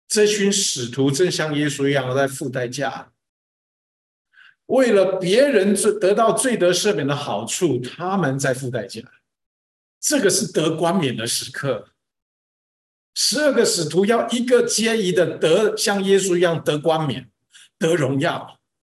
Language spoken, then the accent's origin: Chinese; China; 那是我们中国人祝寿的时候，寿比南山，福如东海